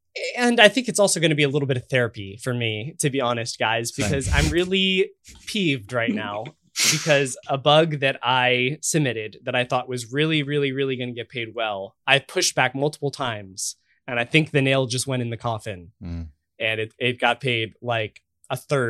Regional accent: United States; accent: General American; Dude, no, my accent is totally the normal accent for the United States, man.

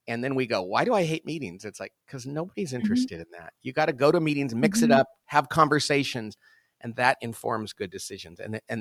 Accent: Bakersfield, California, United States; So, as you know, I'm from Bakersfield, California, which is not necessarily the height of sophistication in the world.

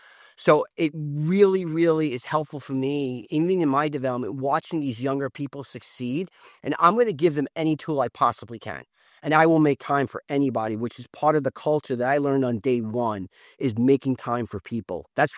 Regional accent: Staten Island, New York, United States; growing up in Staten Island, you know, paying my way through college and also working 3 jobs at once.

